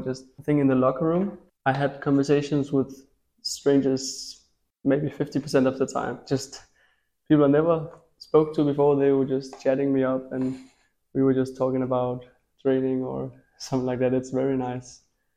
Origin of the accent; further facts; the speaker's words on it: Copenhagen, Capital Region of Denmark, Denmark; now in Karlsruhe, Germany; I'm from Denmark, Copenhagen. And I've been at KIT since the beginning of March. And here I'm studying mechanical engineering.